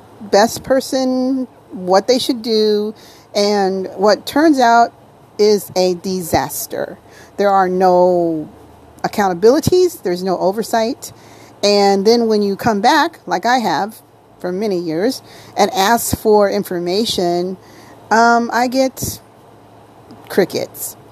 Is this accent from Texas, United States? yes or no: yes; Sealy, Texas, United States; born there; I was born in Sealy, Texas, and always have cared about animals.